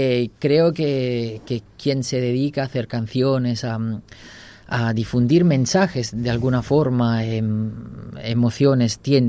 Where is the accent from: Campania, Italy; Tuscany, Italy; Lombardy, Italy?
Campania, Italy; Naples; Spanish is a second language; moved away as an adult; now in Spain; me vine de Italia también porque, bueno, pues mi condición de persona, de familia humilde, de barrio complicado y de un chico de 20 y poco años, homosexual